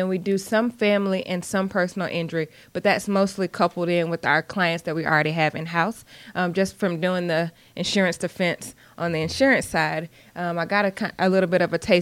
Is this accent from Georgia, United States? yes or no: yes; Georgia, United States; And I do the entire state of Georgia. I'm from South Georgia. I get a lot of business from down there, so have car, will travel.